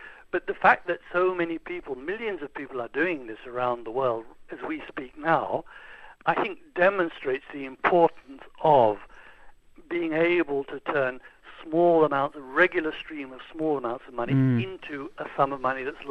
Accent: England, United Kingdom; And you might ask, why would I do this as an Englishman?

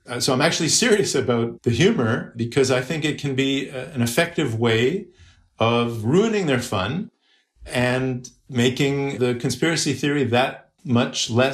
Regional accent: Canada; We have the majority nation of English Canadians, of which I'm a part

